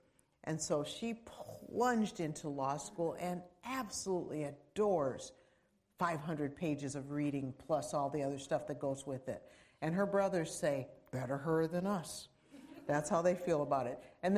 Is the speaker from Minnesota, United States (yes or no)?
yes; Minnesota, United States; I'm from Minnesota, where it indeed gets so far below zero that when you go outside, this is gross, but your boogers freeze.